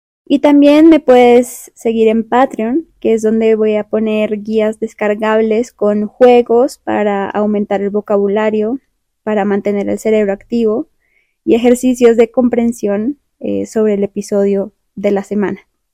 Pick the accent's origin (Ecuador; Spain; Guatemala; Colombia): Colombia; el español de Colombia, que es de donde soy.